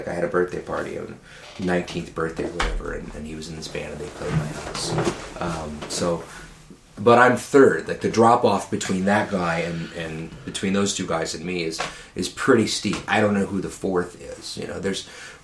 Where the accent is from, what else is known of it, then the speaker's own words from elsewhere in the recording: Waterford, Michigan, United States; now in New York, United States; I live in New York. I'm from Michigan.